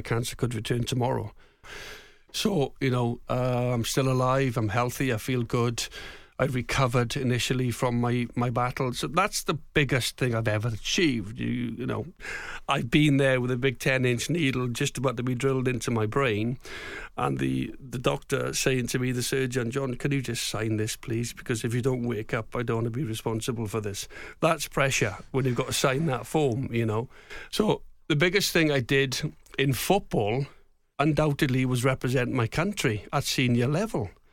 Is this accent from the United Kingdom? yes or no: yes; Swansea, Wales, United Kingdom; I'm a Welsh speaker. I'm from Swansea, you know, I went to a Welsh-speaking school and I'm very patriotic. I'm a proud Welshman.